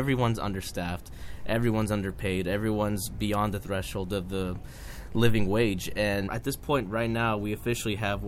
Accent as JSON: {"language": "English", "town": "Los Angeles", "region": "California", "country": "United States", "tie": "born or raised there", "said": "I grew up in South Central Los Angeles."}